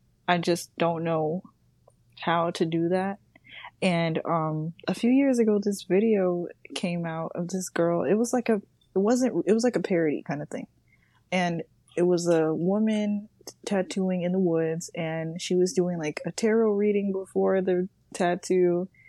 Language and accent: English; United States; Obviously, like, I'm a Black woman, but I grew up in America, so... My view on it is very, like, American.